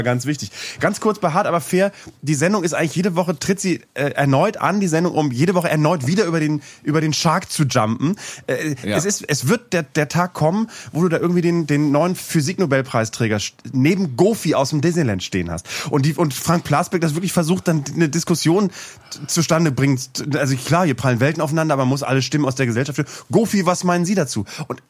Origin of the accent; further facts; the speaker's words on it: Bremen, Germany; als Bremer